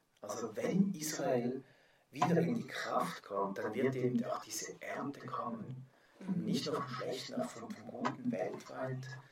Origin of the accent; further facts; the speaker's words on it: Switzerland; Finde ich ganz wichtig, dass wir das wissen als Schweizer.